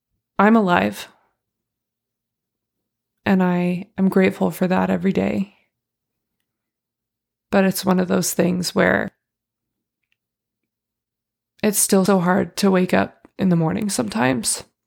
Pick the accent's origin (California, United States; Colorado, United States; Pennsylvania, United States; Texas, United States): California, United States; So we had to medically evacuate me to my home state of California